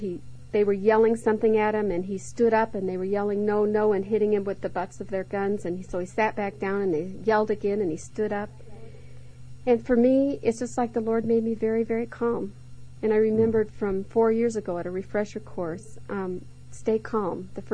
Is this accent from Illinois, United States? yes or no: yes; Chicago, Illinois, United States; Well, I grew up in Chicago.